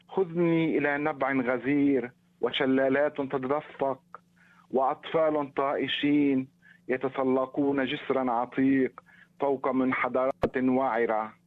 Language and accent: Arabic; Lebanon; ولكني سأقرأ شيئا صريح عن طفولتي في لبنان وعن ذكريات الطفولة وعن والدتي.